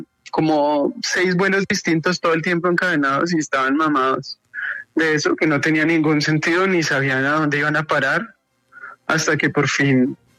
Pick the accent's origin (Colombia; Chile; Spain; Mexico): Colombia; yo estaba en un bus con otros como 40 colombianos